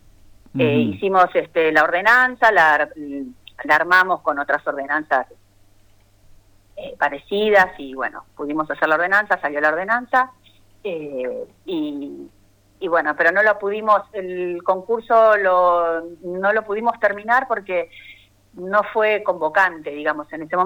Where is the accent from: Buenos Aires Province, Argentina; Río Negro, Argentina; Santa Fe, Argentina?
Buenos Aires Province, Argentina; Saldungaray; born there; Soy nacida en Saldungaray.